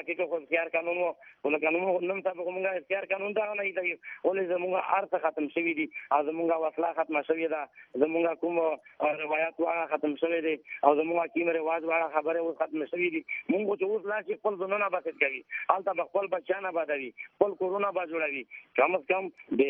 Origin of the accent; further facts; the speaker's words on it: Khyber Pakhtunkhwa, Pakistan; مونږ د وزیرستان خلکو امن غواړي د امن د خاطر مونږ وزیرستان کې دي